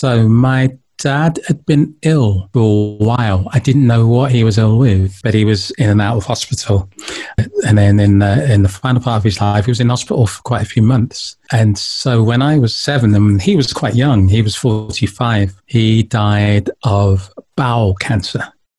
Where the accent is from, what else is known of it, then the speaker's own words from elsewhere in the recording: London, United Kingdom; I was born in London. My family from Nigeria, and they came over in the 50s and had three children. I was the baby of the family.